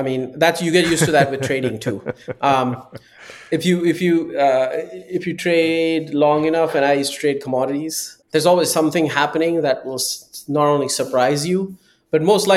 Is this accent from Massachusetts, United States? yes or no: yes; Somerville, Massachusetts, United States; I grew up right outside Boston in Somerville.